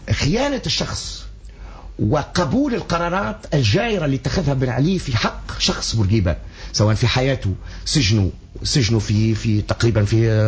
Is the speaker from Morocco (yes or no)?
no; Tunisia; لأن احنا عندنا في تونس قلبان الفيستا كما قفل الصباط